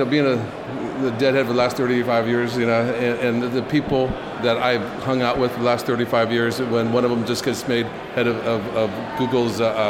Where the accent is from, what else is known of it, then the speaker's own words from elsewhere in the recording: California, United States; Hey, I'm a farmer from California.